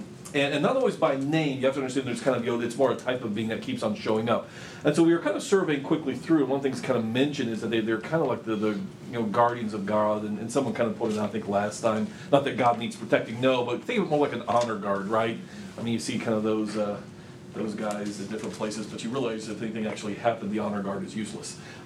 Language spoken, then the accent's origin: English; Florida, United States; accent: Florida; I need my Florida accent come out too sometimes.